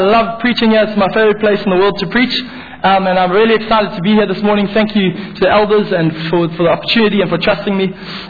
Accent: Zimbabwe; I'm a Zimbabwean still. But as I said, I grew up in Zimbabwe, and we were by no means a rich family, but we never were without.

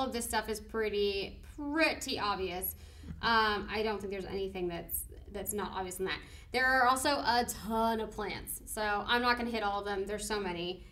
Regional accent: California, United States; I am rejected as a Californian because I don't like avocado.

